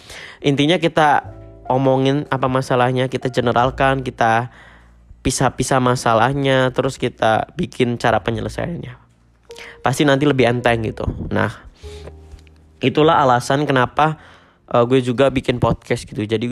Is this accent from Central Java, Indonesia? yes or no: yes; Kebumen, Central Java, Indonesia; now in Jakarta, Indonesia; Asal gue dari Kebumen, ya Jawa Tengah, jadi gue anak rantau yang mencari ilmu di ibu kota.